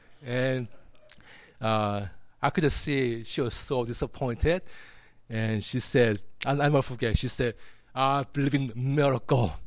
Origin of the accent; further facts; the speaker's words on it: South Korea; born there; English is a second language; I was born in Korea and raised in pastor's family.